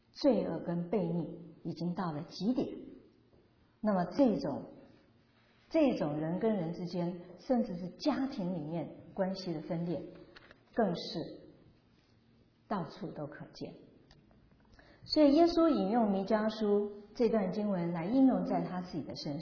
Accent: China; 特别是在我们东方人的世界或者回教徒的世界，我们中国人我相信就是属于这一类。

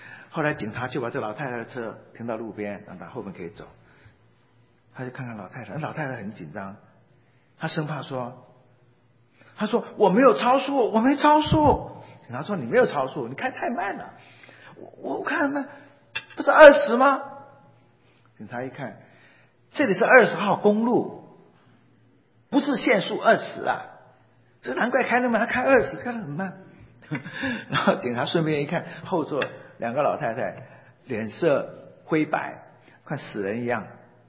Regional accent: Taiwan; 我从小在眷村长大哈，我就有这个经验。

